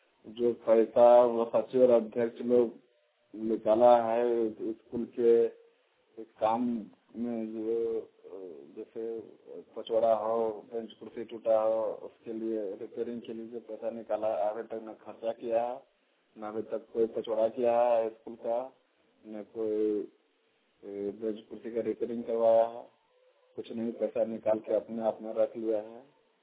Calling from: Bokaro, Jharkhand, India; ग्राम नम्रतांड कथार प्रखंड से बोल रहा हूँ, बोकारो जिला से।

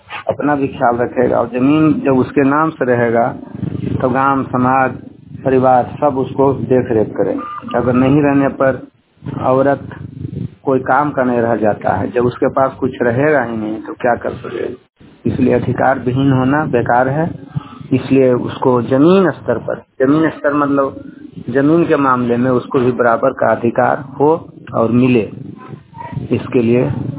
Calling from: Kazi Bigha, Bihar, India; ग्राम काजी bigha post परमा थाना नारजीगंज का निवासी हूँ, जिला नवादा।

